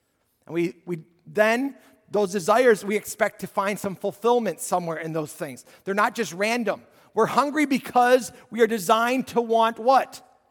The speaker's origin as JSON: {"language": "English", "region": "Illinois", "country": "United States", "said": "we're from Illinois, so now a number of them haven't been to D.C."}